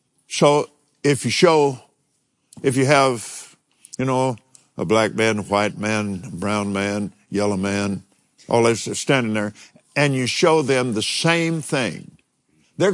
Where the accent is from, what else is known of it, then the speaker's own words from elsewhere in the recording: Texas, United States; Because, look, sweetheart, I was raised in West Texas.